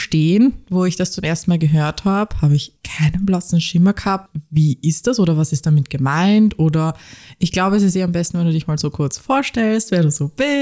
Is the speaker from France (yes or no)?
no; Austria; also ich bin ja Österreicherin, wie ihr ja wisst.